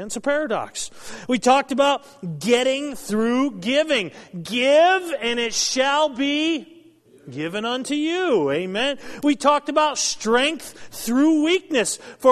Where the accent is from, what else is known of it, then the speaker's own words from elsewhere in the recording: East Coast, United States; Carrie and I grew up on the East Coast, love the ocean.